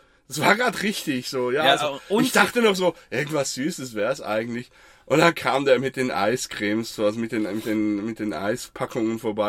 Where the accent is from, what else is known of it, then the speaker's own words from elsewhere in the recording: Switzerland; Ja, bei uns in der Schweiz heißen die Vogelnäschli.